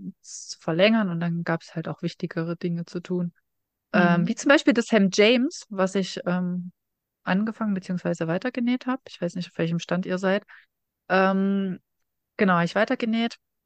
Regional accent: East Germany, Germany; wir kommen doch beide aus dem Osten. Und dann fällt mir halt ein, dass ich aus einer ganz anderen Region komme.

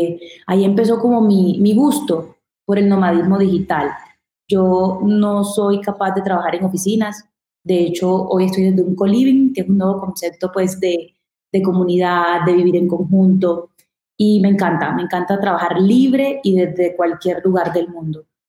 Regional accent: Caribbean coast, Colombia; Yo soy una mujer colombiana costeña

